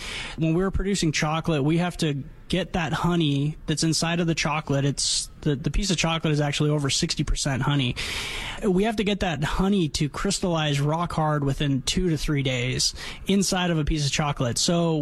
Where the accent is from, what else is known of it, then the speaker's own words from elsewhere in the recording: Armenia; now in United States; I immigrated here from Armenia, actually, where my family was five generations of beekeepers.